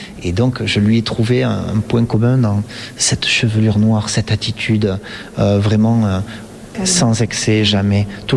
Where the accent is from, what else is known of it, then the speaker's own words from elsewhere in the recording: Occitanie, France; Je suis un enfant du pays